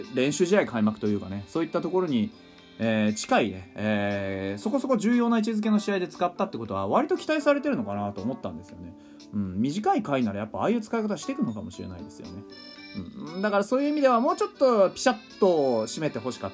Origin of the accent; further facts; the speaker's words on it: Hokkaido, Japan; で、僕、北海道民なんで、ちょくちょく聞くんですよね。